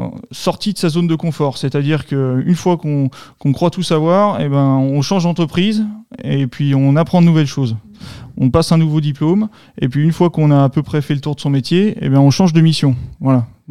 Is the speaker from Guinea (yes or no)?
no; Pont-de-Vaux, Auvergne-Rhône-Alpes, France; Donc moi je suis originaire de Pont-de-Vaux dans l'Ain, donc je suis un Bressan. Pont-de-Vaux c'est entre Bourg-en-Bresse et Mâcon.